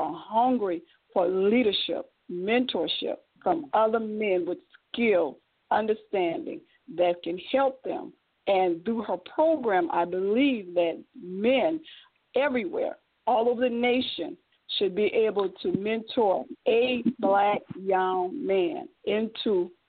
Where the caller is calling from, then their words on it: Lake Charles, Louisiana, United States; I'm calling from Lake Charles, Louisiana.